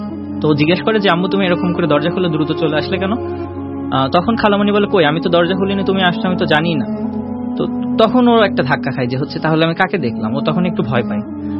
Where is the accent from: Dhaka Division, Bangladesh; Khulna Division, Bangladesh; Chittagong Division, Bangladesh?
Khulna Division, Bangladesh; Khulna; তবে আমাদের দেশের বাড়ি যেহেতু খুলনা